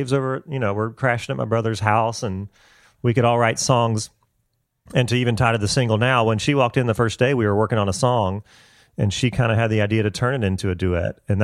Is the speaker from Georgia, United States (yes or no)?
yes; Augusta, Georgia, United States; moved away as an adult; now in Nashville, United States; Charles and I grew up together in Augusta, Georgia, and we were writing songs together at the University of Georgia our last year there.